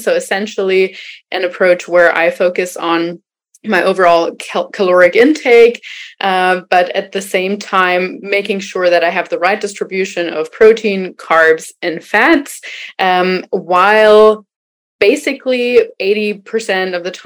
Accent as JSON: {"language": "English", "country": "Germany", "said": "I am originally from Germany."}